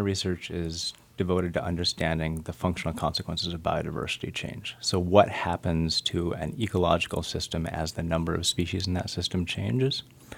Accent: Petersburg, Alaska, United States; I grew up in Petersburg, and so that, you know, these are the types of systems that I grew up turning over rocks, playing around on the beach.

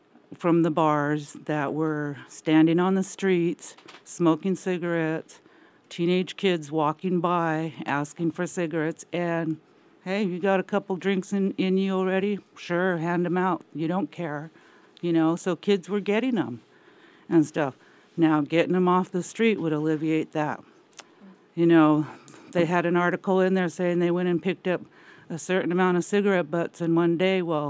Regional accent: Sitka, Alaska, United States; I was born and raised in Sitka.

